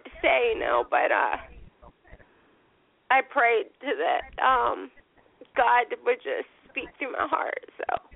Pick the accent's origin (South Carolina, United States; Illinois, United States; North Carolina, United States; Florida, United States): Florida, United States; Bradenton; I'm from Bradenton, Florida. I'm 33 years old.